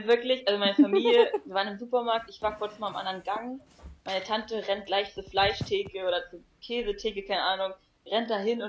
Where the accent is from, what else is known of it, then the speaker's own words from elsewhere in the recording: Spain; Also ich bin halt in Spanien aufgewachsen.